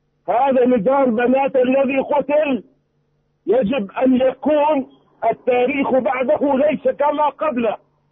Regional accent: Gaza, Gaza Strip, Palestine; اولا انا فلسطيني

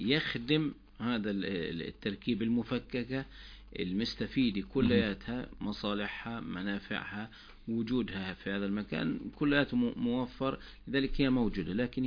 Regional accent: Palestine; احنا كفلسطينيين يمكن مش مهتمين في الموضوع

